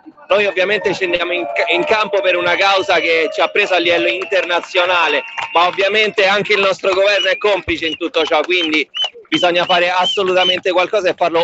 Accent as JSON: {"language": "Italian", "town": "Rome", "region": "Lazio", "country": "Italy", "said": "Roma, sì."}